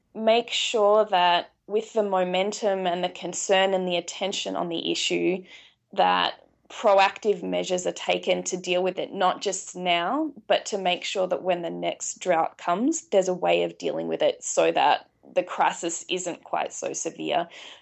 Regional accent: Victoria, Australia; particularly in my home state, the state of Victoria

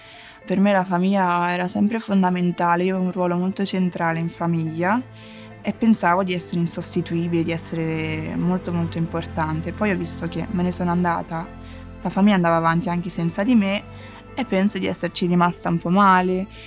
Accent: Macerata, Marche, Italy; moved away as an adult; now in Perugia, Italy; Poi io mi sono trasferita per l'università da Macerata, che è il mio paese nelle Marche. Sono venuta a Perugia

